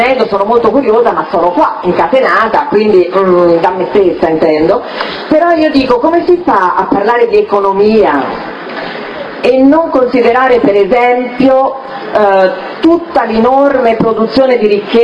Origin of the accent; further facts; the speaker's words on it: Florence, Tuscany, Italy; vengo da Firenze.